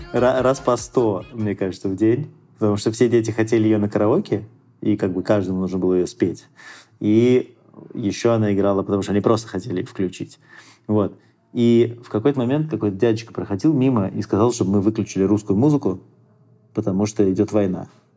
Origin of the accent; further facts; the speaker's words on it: Russia; я из России приехал помогать.